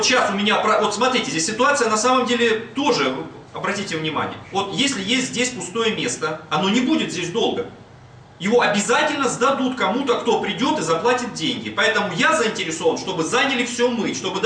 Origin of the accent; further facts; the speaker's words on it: Budyonnovsk, Stavropol Krai, Russia; now in Moscow, Russia; ну я сам из Буденновска, да?